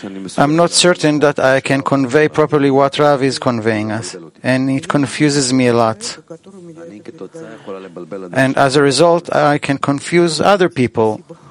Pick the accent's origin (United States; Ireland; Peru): Peru; from Peru.